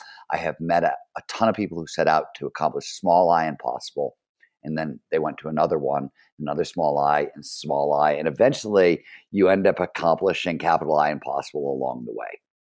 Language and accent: English; Cleveland, Ohio, United States; I grew up in Cleveland, Ohio in the 70s in a, you know, blue collar steel milker mill town.